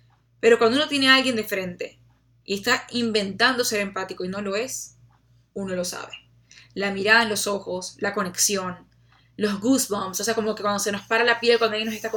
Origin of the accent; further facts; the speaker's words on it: Venezuela; como dicen en mi país Venezuela, con cara de cañón